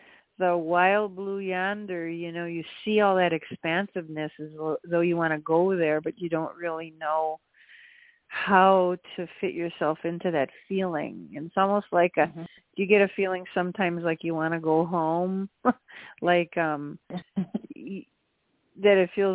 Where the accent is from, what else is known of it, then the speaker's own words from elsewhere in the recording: Milwaukee, Wisconsin, United States; I grew up in Milwaukee, Wisconsin.